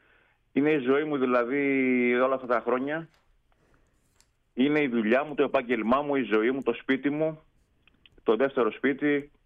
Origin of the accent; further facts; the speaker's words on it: Kos, South Aegean, Greece; also born or lived in Kalymnos; Ναι, από την Κάλυμνο. Η καταγωγή μου είναι από την Κόη, ναι, αλλά έχω ζήσει αρκετά χρόνια στην Κάλυμνο.